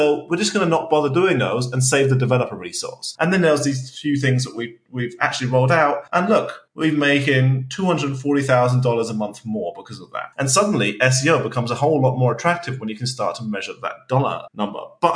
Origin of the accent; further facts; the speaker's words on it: United Kingdom; I shouldn't use that because that's the Brexit split and that triggers me as a British person.